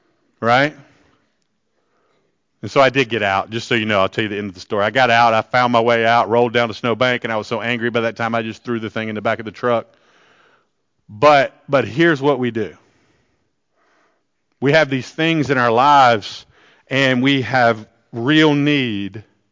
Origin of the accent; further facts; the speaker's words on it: the South, United States; And I mean, I'm the Southerner.